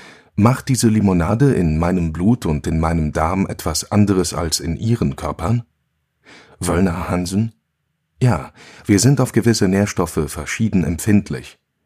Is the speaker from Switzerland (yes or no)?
yes; Basel-Stadt, Switzerland; Ich bin unten im Tal aufgewachsen, im Arbeiterquartier am Fuß vom Bruderholz. Im gleichen Haushalt mit der Urgroßmutter und der Großmutter, die Gemüse aus dem Schrebergarten kochten.